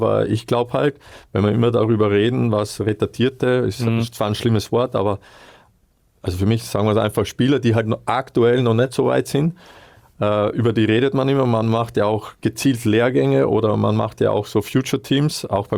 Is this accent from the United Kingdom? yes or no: no; Austria; was bei uns in Österreich halt noch hinzukommt